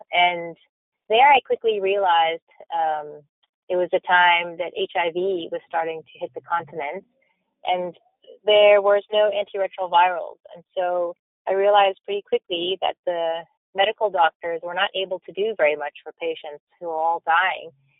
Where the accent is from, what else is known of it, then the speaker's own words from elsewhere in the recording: United States; born there; I was born in the United States, and I trained there to become a doctor.